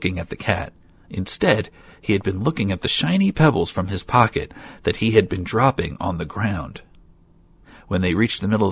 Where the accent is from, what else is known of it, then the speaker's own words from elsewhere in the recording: New Jersey, United States; I'm originally from New Jersey, I'm sorry.